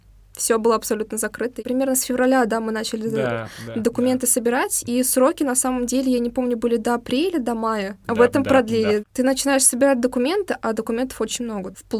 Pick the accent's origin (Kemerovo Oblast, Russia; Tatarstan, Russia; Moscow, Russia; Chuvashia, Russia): Tatarstan, Russia; Naberezhnye Chelny; Я с города Набережной Челны, с Республики Татарстан, как моногород, наверное, считается у нас.